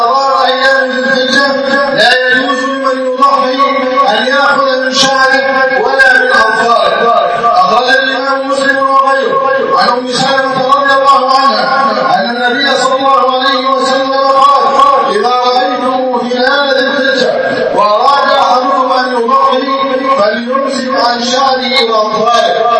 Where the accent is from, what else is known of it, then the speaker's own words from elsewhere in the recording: Egypt; اللهم احفظ بلدنا مصر